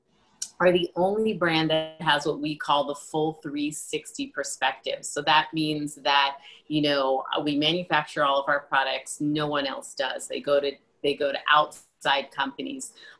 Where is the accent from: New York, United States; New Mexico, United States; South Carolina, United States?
New York, United States; moved away; also born or lived in Los Angeles; So I'm originally from New York, moved to Los Angeles, the worst networker, but I ended up having a very large celebrity clientele.